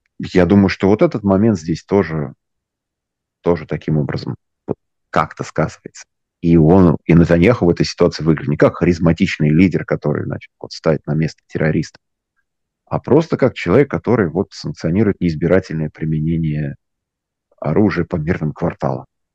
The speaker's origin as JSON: {"language": "Russian", "region": "Kyiv", "country": "Ukraine", "first_language": "ru", "said": "я не русский, я из Киева, я говорю по-русски, да, вот русский даже мой родной язык, но я украинец, я из Украины."}